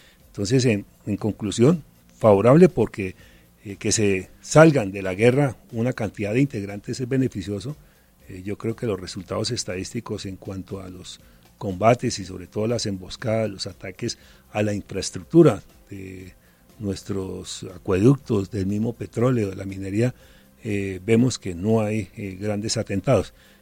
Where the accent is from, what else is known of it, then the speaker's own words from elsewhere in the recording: Tinjacá, Boyacá, Colombia; Sí, mi tierra, Tinjacá, Boyacá.